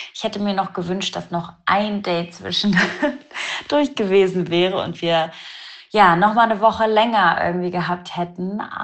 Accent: Hamburg, Germany; weil ich wirklich sehr an meiner Heimatstadt Hamburg hänge

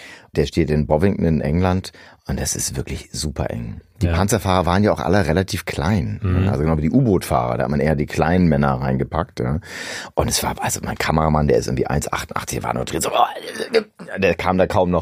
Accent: Germany; also als Deutscher finde ich das schon ein bisschen, ich weiß auch nicht, ne?

